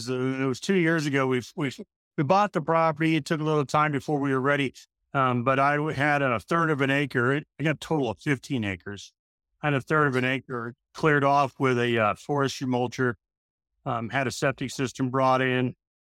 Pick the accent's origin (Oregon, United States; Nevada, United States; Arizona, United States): Nevada, United States; Lake Tahoe; also born or lived in Los Angeles, California; now in Tennessee, United States; I was born in Southern California in Los Angeles, unfortunately. We escaped that when I was about 6 years old, moved to Lake Tahoe, Nevada. we lived in, Tahoe, Reno area for most of my youth.